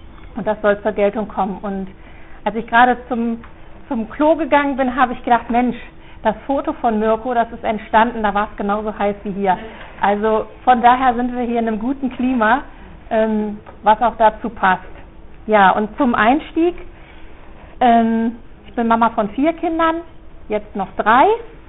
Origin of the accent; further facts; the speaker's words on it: North Rhine-Westphalia, Germany; einmal war ich in Hessen, einmal bei uns in Nordrhein-Westfalen.